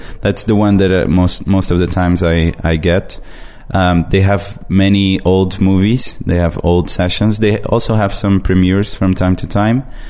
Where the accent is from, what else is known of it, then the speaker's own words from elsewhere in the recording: the South, Portugal; English is a second language; I'm not from Lisbon, I'm from the south